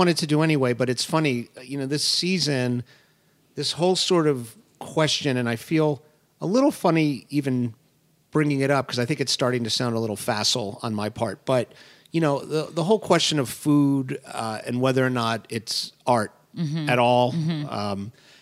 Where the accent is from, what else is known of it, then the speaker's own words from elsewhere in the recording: Coral Gables, Florida, United States; I grew up in Coral Gables. I grew up 2 miles from the University of Miami in South Florida, right?